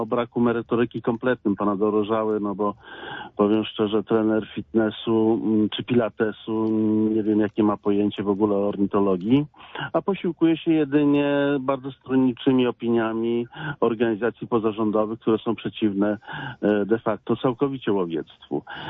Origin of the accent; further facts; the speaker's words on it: Wrocław, Lower Silesian Voivodeship, Poland; bo jestem wrocławianinem.